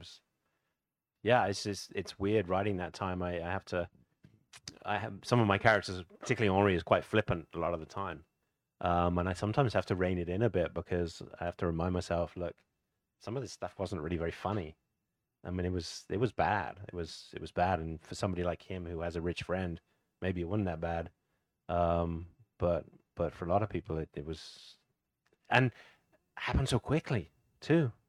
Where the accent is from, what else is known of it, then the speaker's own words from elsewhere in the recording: England, United Kingdom; I grew up in England where everyone was always obsessed with World War One, and particularly World War Two